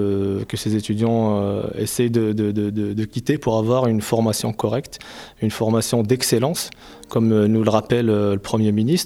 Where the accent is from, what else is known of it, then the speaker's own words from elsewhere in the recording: Morocco; je suis marocain